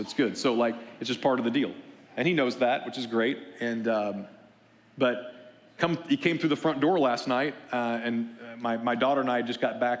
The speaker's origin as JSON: {"language": "English", "region": "Missouri", "country": "United States", "said": "I'm from Southwest Missouri. We're like hillbillies down there, right?"}